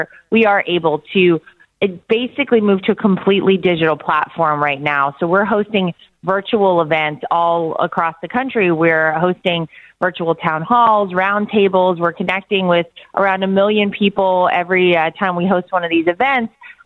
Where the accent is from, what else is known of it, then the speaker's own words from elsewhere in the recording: Wilmington, North Carolina, United States; North Carolina, born and bred. I'm from Wilmington, Wrightsville Beach, and my parents still live there. I went to Laney High School, went to NC State.